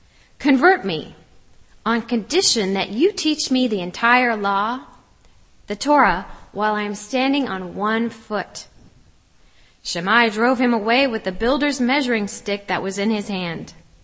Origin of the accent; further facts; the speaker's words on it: California, United States; But when my brother and sister and I were growing up in California in the 1970s, there were all kinds of teachers' strikes.